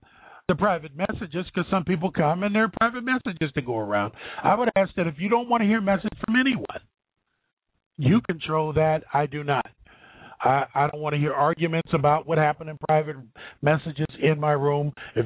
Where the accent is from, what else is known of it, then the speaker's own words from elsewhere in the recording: Ohio, United States; from Central Ohio.